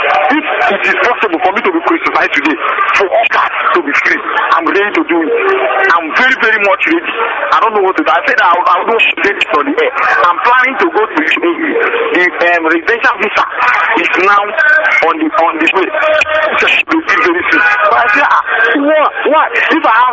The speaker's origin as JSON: {"language": "English", "region": "Enugu State", "country": "Nigeria", "said": "I'm from Enugu State in the Suka region. Go and ask anybody. I'm from Umu."}